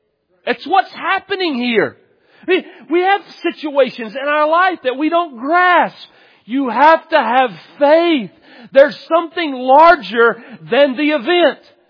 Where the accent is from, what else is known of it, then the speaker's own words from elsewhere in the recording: Texas, United States; I grew up in East Texas.